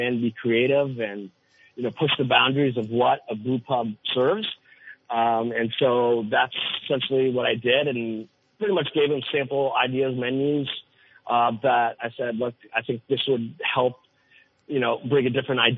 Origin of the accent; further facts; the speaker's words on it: Philippines; born there; I was born in the Philippines